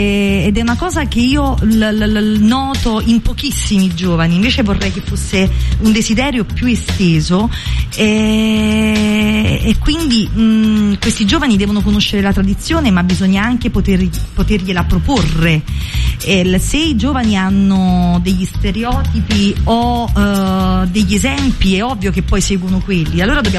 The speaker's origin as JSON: {"language": "Italian", "town": "Castellammare di Stabia", "region": "Campania", "country": "Italy", "also_born_or_lived": "Netherlands / Rome", "lives_now": "Naples, Italy", "said": "io non ho mai lasciato questa città. Io sono di Castellammare di Stabia, però mi sento stabiese di nascita e napoletana d'adozione, e non sono mai riuscita a lasciare questa città"}